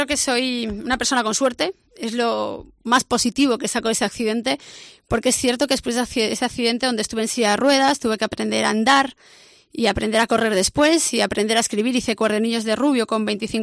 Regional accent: Galicia, Spain; estamos en Pollo, somos muy de aquí, somos muy de Pontevedra, la comarca

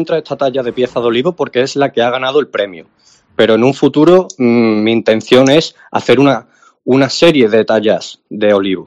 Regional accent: Extremadura, Spain; now in Paris, France; porque es tan grande salir de mi pueblo, que no es gran cosa en el mundo artístico, ¿no? Porque no tiene el reconocimiento que puede tener aquí en París.

